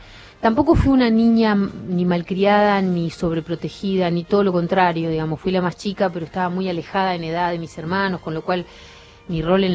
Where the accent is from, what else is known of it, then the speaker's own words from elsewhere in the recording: Dolores, Buenos Aires Province, Argentina; Sí, soy re dolorense, claro.